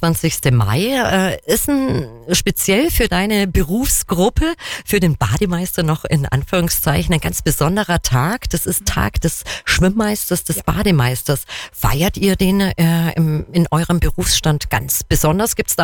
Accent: Kempten, Bavaria, Germany; Also ich komme aus Kempten, arbeite in Kempten.

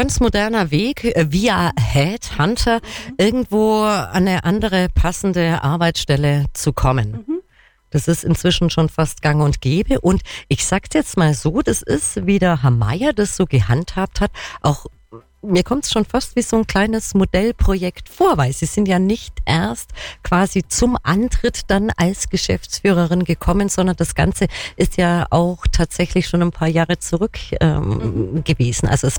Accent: Kempten, Bavaria, Germany; born there; ich bin eine gebürtige Kemptnerin, also gebürtige Allgäuerin

